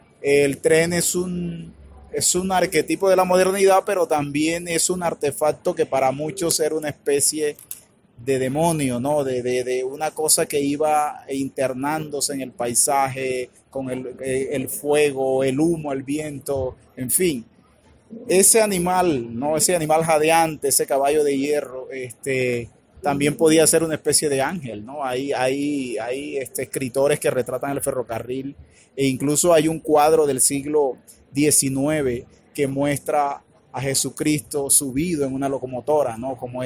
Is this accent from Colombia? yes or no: yes; Valledupar, Cesar, Colombia; also born or lived in Cartagena; yo nací en Valledupar. Yo soy nacido en Valledupar. Hice todo mi bachillerato, la primaria y el bachillerato en Valledupar, pero la universidad la hice en Cartagena. Entonces, me he movido siempre entre Valledupar y Cartagena. Viví un tiempo también en Bogotá, luego estuve en México